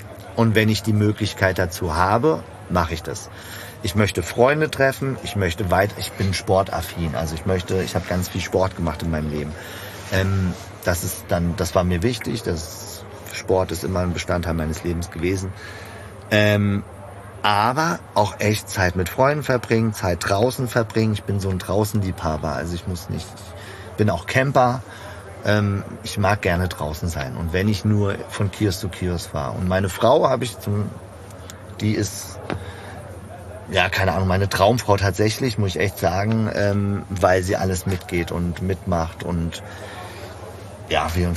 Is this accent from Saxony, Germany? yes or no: yes; Görlitz, Saxony, Germany; born there; ich bin in Ostdeutschland geboren, in Görlitz, der östlichsten Stadt Deutschlands.